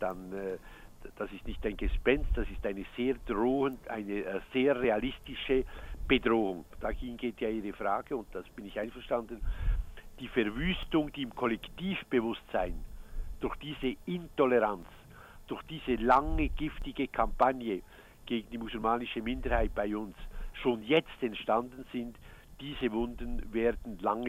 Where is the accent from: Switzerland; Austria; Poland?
Switzerland; Ich hätte mir das nie vorstellen können als Schweizer